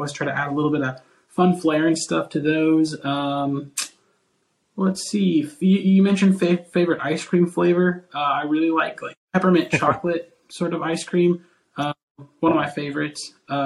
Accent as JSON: {"language": "English", "region": "Oklahoma", "country": "United States", "said": "I'm a graphic designer from Oklahom"}